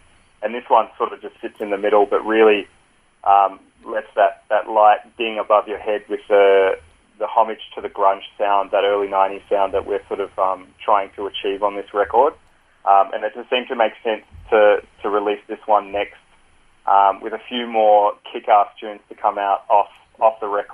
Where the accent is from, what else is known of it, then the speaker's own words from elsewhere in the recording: Melbourne, Victoria, Australia; I grew up in Melbourne